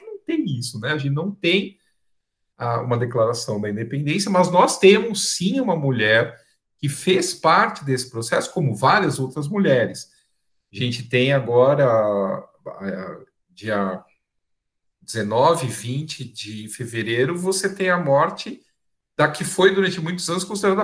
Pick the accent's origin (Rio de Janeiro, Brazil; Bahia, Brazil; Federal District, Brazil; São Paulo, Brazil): São Paulo, Brazil; Eu sou nascido e criado em São Paulo e eu sou formado em arquitetura.